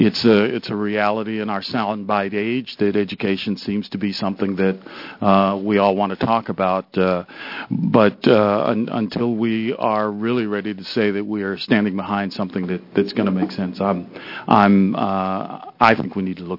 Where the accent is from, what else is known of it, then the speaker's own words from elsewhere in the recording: Washington, District of Columbia, United States; I grew up in Washington, D.C., and since Dwight Eisenhower, every president has said he's going to be the education president of the United States.